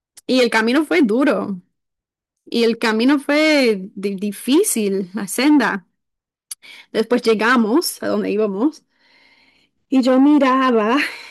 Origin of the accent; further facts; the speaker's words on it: Florida, United States; Yo soy de Florida, no sé si sabían, pero no tenemos montañas en Florida